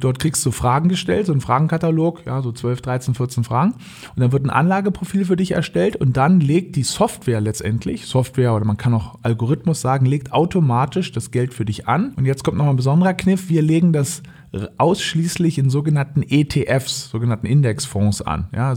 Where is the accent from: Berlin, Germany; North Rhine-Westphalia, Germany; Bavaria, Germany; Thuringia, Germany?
Berlin, Germany; born or raised there; also born or lived in Norderney